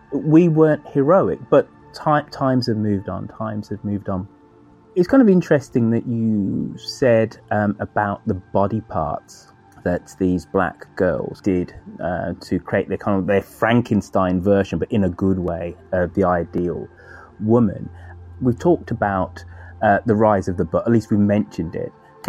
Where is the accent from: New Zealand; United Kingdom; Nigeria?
United Kingdom; Birmingham, West Midlands; my hometown of Birmingham in England